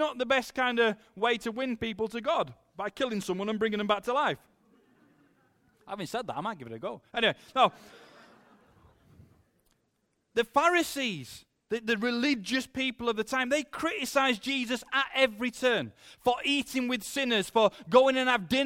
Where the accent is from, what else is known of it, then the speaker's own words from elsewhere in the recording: Yorkshire and the Humber, United Kingdom; I'm a Yorkshireman. I'm a Northerner, which coming down south is always interesting for me because everybody accuses me of sounding like Peter Kay.